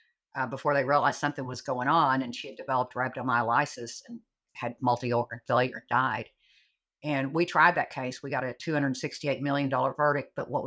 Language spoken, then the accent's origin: English; Sherman, Texas, United States; I was raised in East Sherman. It's not like East LA, I don't think.